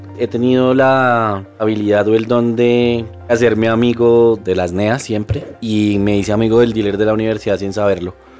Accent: Colombia; also born or lived in United States; Yo soy hijo de una pareja migrante a Estados Unidos. Mi papá era colombiano, mi mamá es colombiana. Y nací, por error, en Estados Unidos. Viví 2 años allá, me trajeron para acá, para Colombia. Crecí mi infancia en la casa paterna con mis tíos.

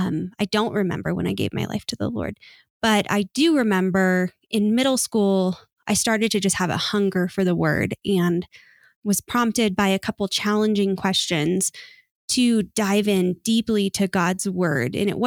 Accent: Denver, Colorado, United States; So I grew up in Denver on the Front Range my whole life, kind of on the west side of town, northwest side of town, Arvada, Westminster area.

